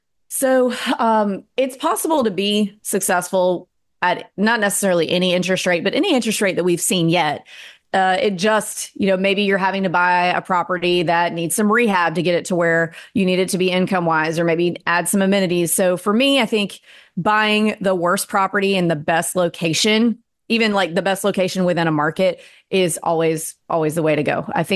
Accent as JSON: {"language": "English", "region": "the South", "country": "United States", "said": "and I, as a Southerner dealing with other Southerners who we're in the South"}